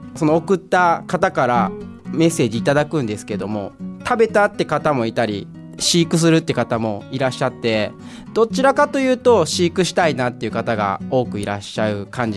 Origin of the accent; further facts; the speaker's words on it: Osaka, Japan; moved away as an adult; now in Kochi, Japan; はい、大阪から来ました。